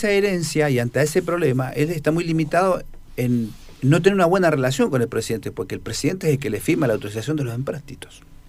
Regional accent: Neuquén, Argentina; yo tengo que defender mi tribu, digamos, mi pueblo, no sé si me entienden. Y yo tengo que defender a Neuquén.

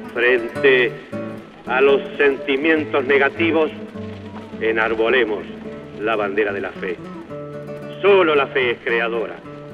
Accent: Argentina; Como argentino, solo aspiro a asistir a uno de esos actos en que el pueblo concrete su decisión de mantener la estructura constitucional de la República

